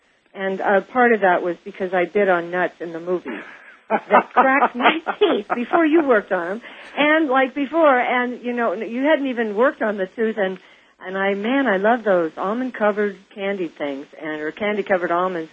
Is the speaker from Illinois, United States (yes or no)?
no; Kansas, United States; those were the days growing up in Kansas when it was not a fun experience at all going to the dentist